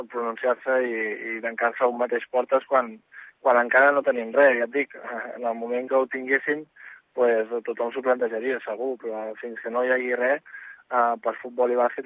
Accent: Catalonia, Spain; jo soc de Catalunya, així que em tocaria jugar amb Catalunya

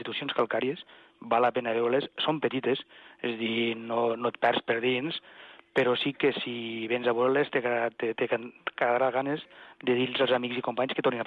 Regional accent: Catalonia, Spain; perquè som catalans, davant de tot.

